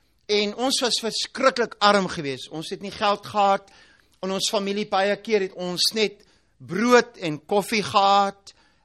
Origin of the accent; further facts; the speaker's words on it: Free State, South Africa; toe ek in Suid-Afrika groot geword het, toe ons kleinkinders was, was ons verskriklik arm gewees. Ons het daar in 'n dorpie in die Vrystaat groot geword